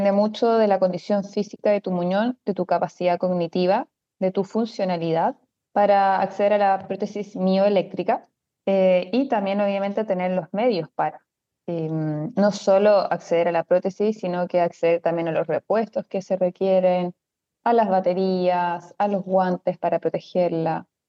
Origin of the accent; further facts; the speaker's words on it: Chile; moved away as an adult; now in Barcelona, Spain; yo soy chilena y me vine a vivir hace aproximadamente un mes a Barcelona